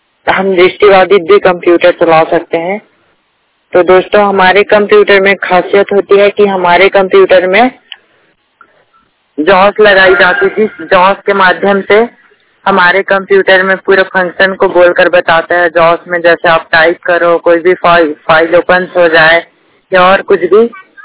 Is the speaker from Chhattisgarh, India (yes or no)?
yes; Chhattisgarh, India; मैं जिला कबीरधाम राज्य छत्तीसगढ़ के रहने वाला हूँ।